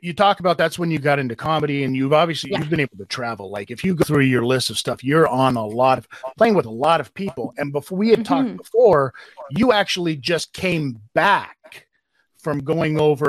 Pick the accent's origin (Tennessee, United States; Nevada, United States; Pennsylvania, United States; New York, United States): Nevada, United States; Las Vegas; I'm from Las Vegas originally, okay?